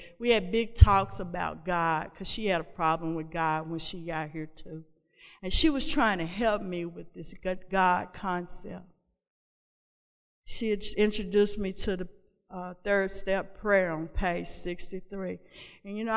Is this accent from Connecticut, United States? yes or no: no; Trenton, Tennessee, United States; And now my mind was in my hometown, Trenton, Tennessee, where my dad was.